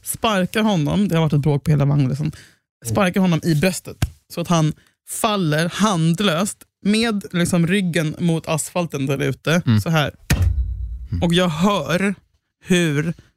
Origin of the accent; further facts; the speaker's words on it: Gothenburg, Västra Götaland County, Sweden; jag hade också under min uppväxt i Göteborg